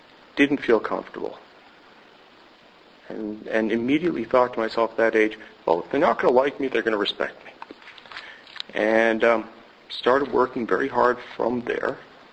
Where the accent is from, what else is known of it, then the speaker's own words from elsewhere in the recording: New York City, New York, United States; born there; And I was born in New York City, probably the 10th generation alcoholic.